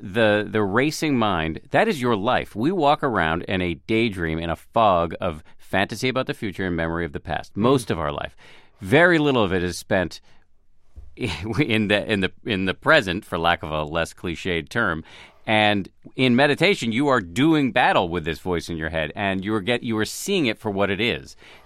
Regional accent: Newton, Massachusetts, United States; You know, I grew up here in Newton, and my parents are doctors at Harvard, secular scientists

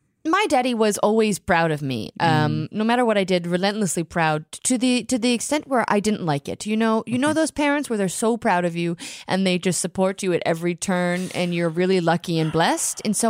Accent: Oklahoma, United States; I'm from Oklahoma.

